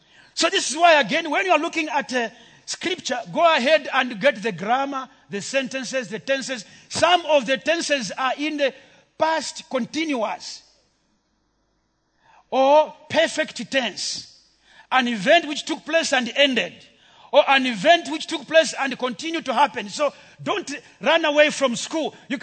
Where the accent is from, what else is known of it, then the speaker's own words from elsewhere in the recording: Eastern Province, Zambia; English is a second language; I am Nsenga from Eastern Province.